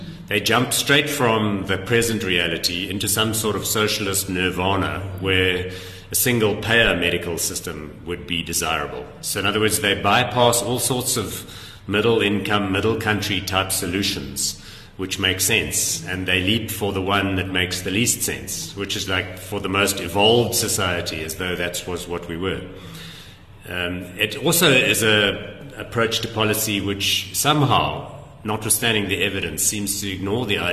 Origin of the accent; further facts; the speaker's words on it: South Africa; The problem is we can't sit here as South African citizens and allow this thing to perpetuate